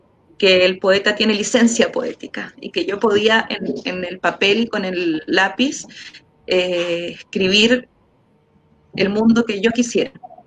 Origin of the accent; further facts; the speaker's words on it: Chile; born there; sobre todo en una época que nacimos en dictadura en Chile también.